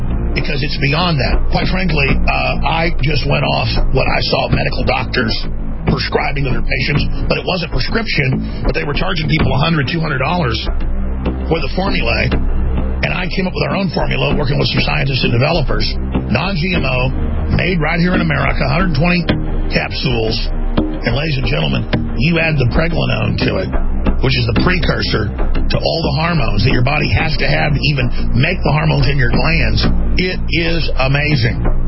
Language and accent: English; Dallas, Texas, United States; born there; I was born in Dallas, with a lot of family from here, and I've been here since high school